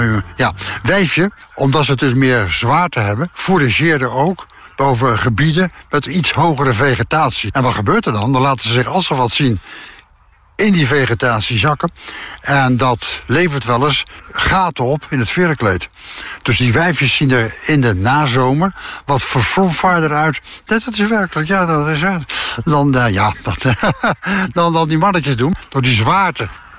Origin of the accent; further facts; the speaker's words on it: Rotterdam, South Holland, Netherlands; born there; Ik ben geboren in Tuinder en Vreewijk, in Rotterdam.